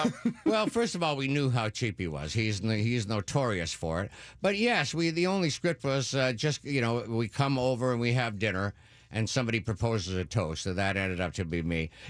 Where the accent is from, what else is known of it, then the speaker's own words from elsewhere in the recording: Thunder Bay, Ontario, Canada; moved away; I go, you know, and I go up to my hometown, Thunder Bay, about once